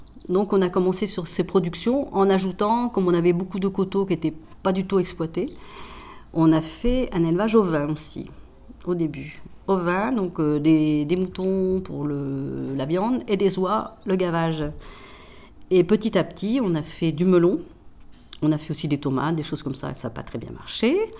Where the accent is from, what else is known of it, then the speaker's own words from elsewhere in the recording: Normandy, France; Moi, je suis de Normandie.